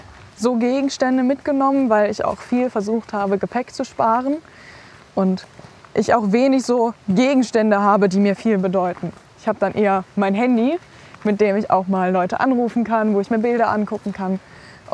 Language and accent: German; North Rhine-Westphalia, Germany; Also erstmal kommen wir natürlich aus der Umgebung von Köln.